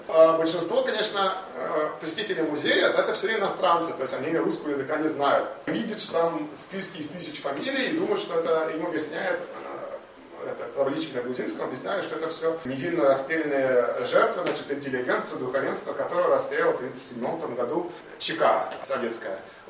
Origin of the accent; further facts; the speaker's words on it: Russia; я из России